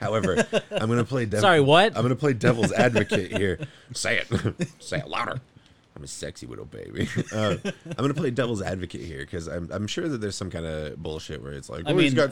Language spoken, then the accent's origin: English; Winnipeg, Manitoba, Canada; I'm from Winnipeg.